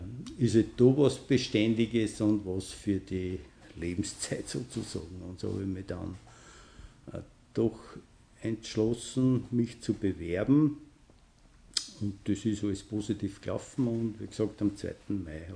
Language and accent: German; Guttau, Upper Austria, Austria; born there; ich an und für sich ja gebürtiger Mühlviertler bin aus Guttau und habe dort meine kaufmännische Lehre absolviert